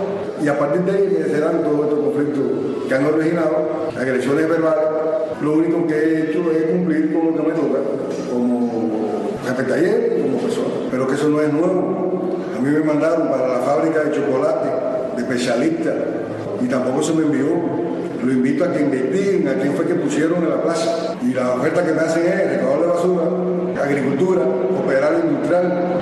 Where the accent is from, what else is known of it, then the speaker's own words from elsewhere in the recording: Cuba; Yo soy un cubano que amo el país.